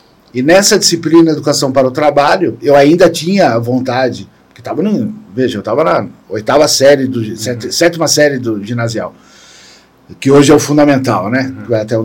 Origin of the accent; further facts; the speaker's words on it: Santo André, São Paulo, Brazil; also born or lived in São Roque; now in Sorocaba, Brazil; Meus pais, nós somos de Santo André, mas eu tinha vindo para São Roque e morava em São Roque, estudava em Sorocaba.